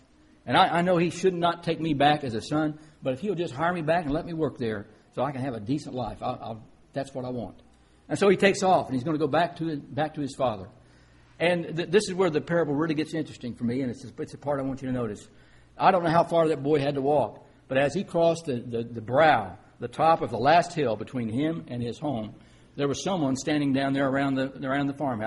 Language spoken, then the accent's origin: English; Detroit, Michigan, United States; We came from Detroit and we lived in a suburb and... I don't know quite how to say this. It was a lot quieter in my neighborhood in Detroit